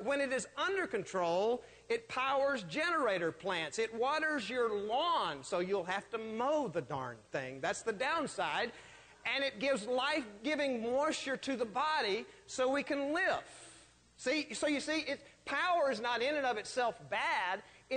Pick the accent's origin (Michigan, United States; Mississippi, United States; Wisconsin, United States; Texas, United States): Texas, United States; Now, I'm not a big horse person, although I grew up in Texas.